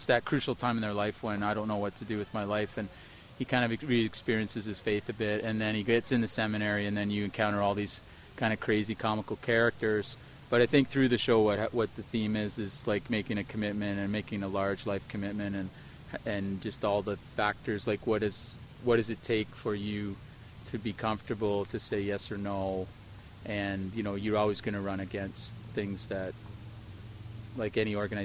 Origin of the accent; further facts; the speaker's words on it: St. Catharines, Ontario, Canada; We had one Catholic high school in the town. I grew up in St. Catharines, Ontario, and I was an altar boy, the whole thing.